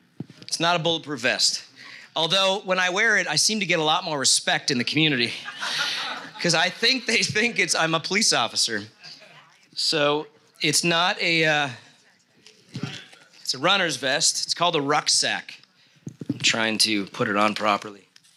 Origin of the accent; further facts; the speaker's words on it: United States; I'm sorry, I'm American. I've been raised around here.